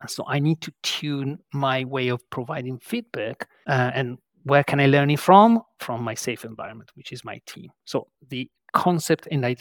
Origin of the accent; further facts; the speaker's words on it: Italy; So I'm from Italy. To me, or to my people, or to my ethnicity, feedback cannot be extremely direct.